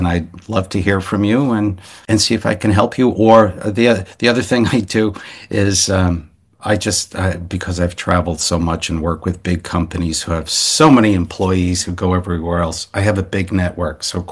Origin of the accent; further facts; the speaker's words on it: New York, United States; as an American, as a native New Yorker, I have my life experience and my view on the world.